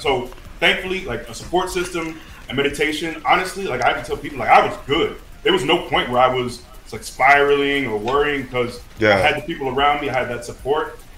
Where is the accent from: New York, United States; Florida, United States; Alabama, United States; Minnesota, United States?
Florida, United States; you know, I'm from Florida, you're around a lot of black people, you go to Iowa